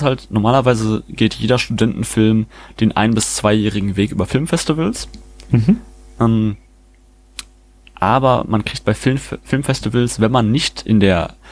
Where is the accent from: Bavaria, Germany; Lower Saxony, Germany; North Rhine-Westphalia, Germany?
North Rhine-Westphalia, Germany; Wanne-Eickel; Und bis in die 90er gab es auch in Wanne-Eickel, wo ich herkomme, eine Brauerei, die nennt sich Hülsmann.